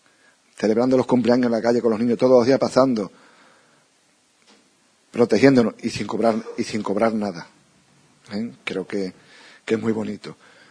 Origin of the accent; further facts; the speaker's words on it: San Juan del Puerto, Andalusia, Spain; hombre, de San Juan del Puerto, de mi tierra.